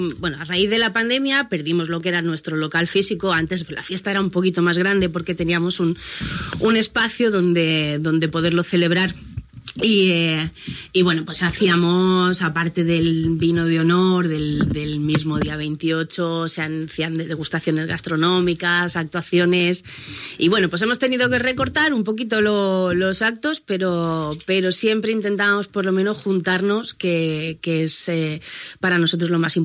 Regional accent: Andalusia, Spain; como buena andaluza, el Día de Andalucía es bueno, pues nuestra fiesta grande

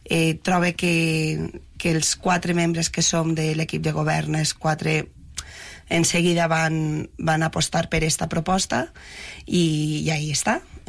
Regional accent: Senija, Valencian Community, Spain; com a dones valencianes, som patidores. Aleshores volem que isquen tot perfecte i que estiguem pues, a l'altura, que Senija estigui a l'altura de qualsevol altre poble.

